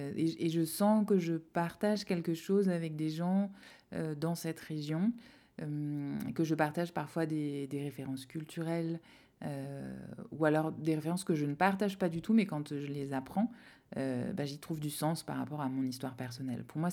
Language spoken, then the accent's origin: French; France; now in Algeria; Alors moi, j'ai grandi en France, donc je comparais à la France